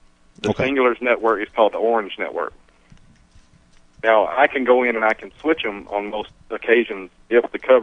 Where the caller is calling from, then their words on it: Pascagoula, Mississippi, United States; Pascagoula. You remember that name?